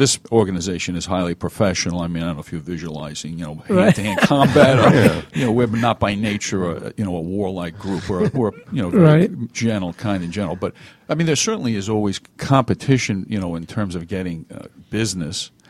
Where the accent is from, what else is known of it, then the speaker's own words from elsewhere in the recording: New York, United States; No, I'm from New York. So I was a member actually in New York Society of CPAs for a number of years. I've been here for about 16 years